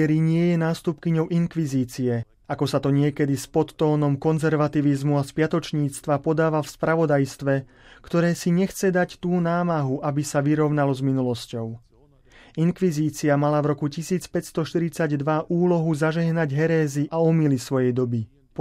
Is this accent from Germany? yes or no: yes; Germany; first language German; Slovak is a second language; Nemusím sa tajiť tým, že nemčina je mojím rodným jazykom, rovnako ako rodným jazykom Svätého Otca.